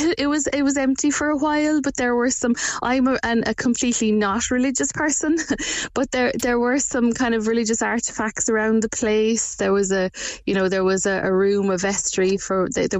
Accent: Blarney, County Cork, Ireland; And I said I was from Blarney

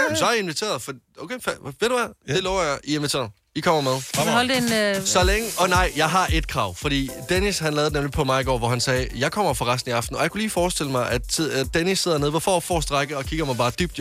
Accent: Jutland, Denmark; Jeg er jo fra Jylland.

